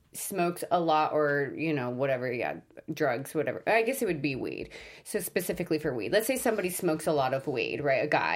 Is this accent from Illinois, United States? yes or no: no; San Francisco, California, United States; I mean, we live in California, you know what I mean? I'm from San Francisco. So many hippies there, you know?